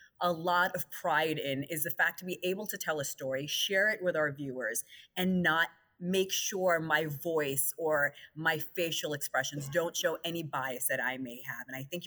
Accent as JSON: {"language": "English", "country": "Pakistan", "said": "hey, I'm not Palestinian, I'm Pakistani."}